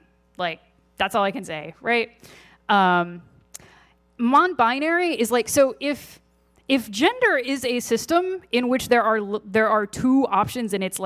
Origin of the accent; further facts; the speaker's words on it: Missouri, United States; I'm originally from Missouri, from a very conservative and religious family. Most of my family are Missouri Synod Lutherans.